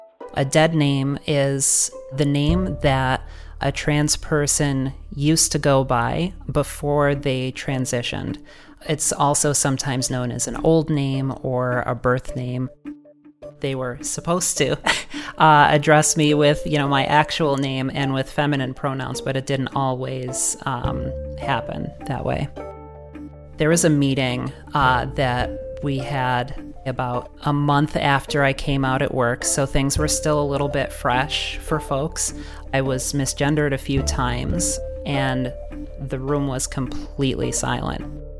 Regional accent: Rochester, New York, United States; I'm from Rochester, New York.

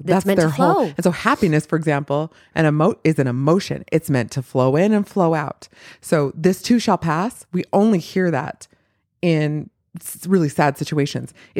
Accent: Provo, Utah, United States; I grew up in Provo in the 90s as one of the only people of color there.

